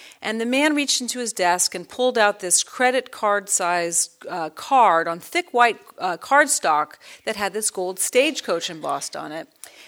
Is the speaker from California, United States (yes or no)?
yes; San Francisco, California, United States; I grew up in San Francisco, and as many of you may or may not know, when you're a San Franciscan, you generally sort of look down on Los Angeles.